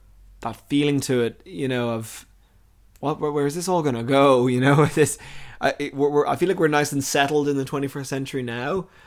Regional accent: Ireland; We're all Irish citizens.

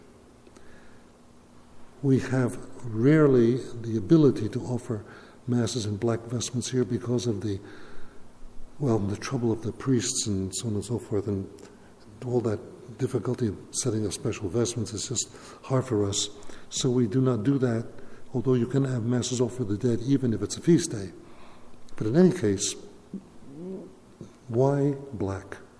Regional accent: Queens, New York, United States; I came from Resurrection Ascension Parish in Middle Village, Queens.

